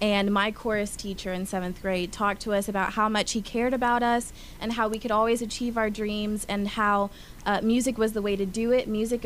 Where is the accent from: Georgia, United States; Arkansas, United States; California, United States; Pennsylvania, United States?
Georgia, United States; Warner Robins; I'm actually from Warner Robins, Georgia.